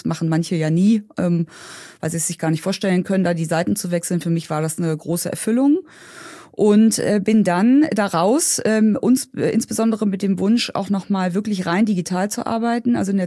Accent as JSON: {"language": "German", "region": "Berlin", "country": "Germany", "tie": "born there", "moved": "as an adult", "said": "Ich bin in Berlin geboren als Einzelkind"}